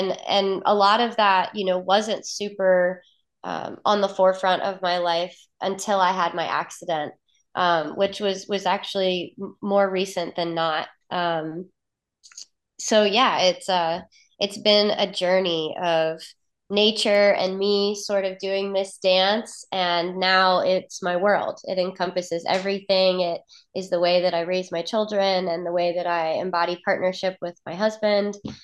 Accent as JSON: {"language": "English", "town": "Chesapeake", "region": "Virginia", "country": "United States", "tie": "born or raised there", "said": "So I am originally from Chesapeake, Virginia. So not too far from Charlottesville. And, you know, growing up in the Hampton Roads was a little bit of a food desert."}